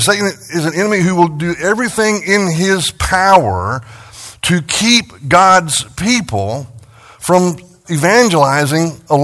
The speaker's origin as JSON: {"language": "English", "region": "Texas", "country": "United States", "tie": "born or raised there", "said": "I grew up in West Texas, where western diamondback and rattlesnakes are pretty common."}